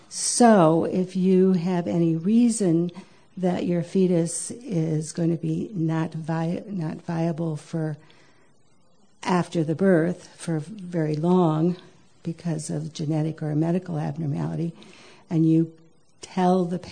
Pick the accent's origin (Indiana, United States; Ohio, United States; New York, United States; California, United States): Indiana, United States; I'm from Indiana